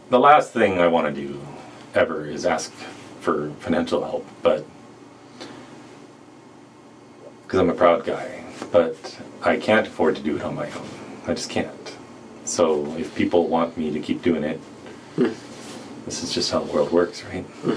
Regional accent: Canada; I'm Canadian

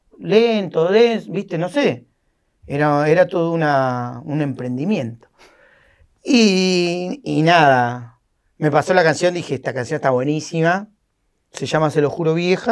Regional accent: San Fernando, Buenos Aires Province, Argentina; primero que no soy porteño, soy de San Fernando con Urbano.

